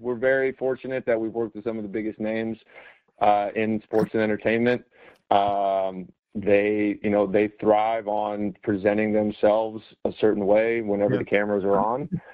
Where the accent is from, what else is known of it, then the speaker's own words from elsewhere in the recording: San Francisco, California, United States; I grew up in San Francisco. I was a multi-sport athlete, played soccer, lacrosse, basketball, baseball, tennis, everything. I went to a small high school in Marin County that did not have football or track.